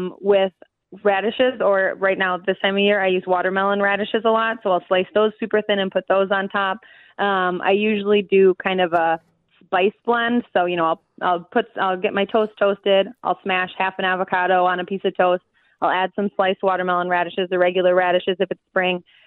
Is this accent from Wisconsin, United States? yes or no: yes; Madison, Wisconsin, United States; I am from Wisconsin. I'm from the Madison area. I'm a farmer, so I love local food.